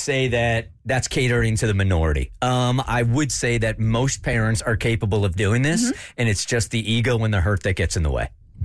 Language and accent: English; San Diego, California, United States; I grew up in San Diego, very informal city